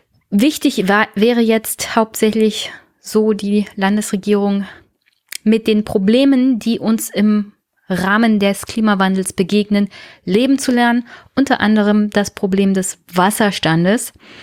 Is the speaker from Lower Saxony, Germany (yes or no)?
no; Brandenburg, Germany; als Brandenburgerin